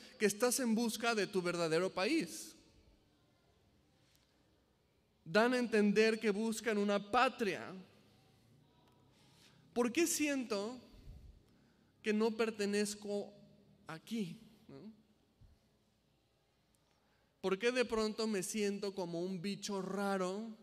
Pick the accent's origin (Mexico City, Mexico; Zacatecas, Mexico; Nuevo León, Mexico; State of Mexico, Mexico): Mexico City, Mexico; más allá de identificarme como mexicano o chilango, ¿no?, en mi caso, que soy del DF, o veracruzano